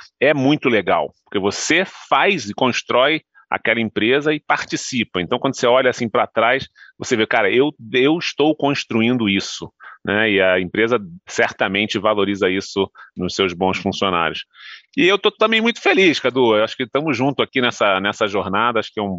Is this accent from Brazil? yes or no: yes; Brazil; Como brasileiro, a gente fica triste às vezes de onde a gente está